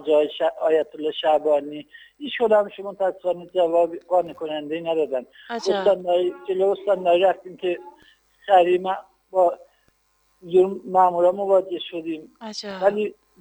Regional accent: Hamadan, Iran; الان ما تو شهر خودمون همون استان همدان این کارها رو داریم

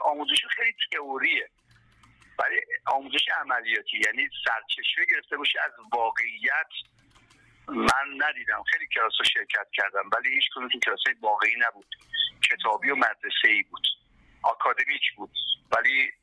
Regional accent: Tehran, Tehran Province, Iran; من به عنوان یک کسی که تو تهران به دنیا اومدم بزرگ شدم

